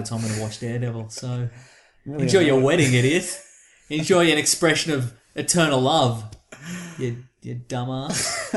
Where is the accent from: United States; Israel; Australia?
Australia; I'm from Australia!